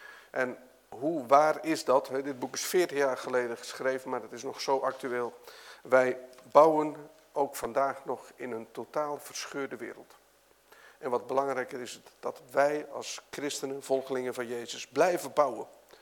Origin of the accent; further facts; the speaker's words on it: Zeist, Utrecht, Netherlands; Ik kom dus ook gewoon uit Zeist. Ik ben lid van de gereformeerde kerk Vrijgemaakt in de Van Reneweg.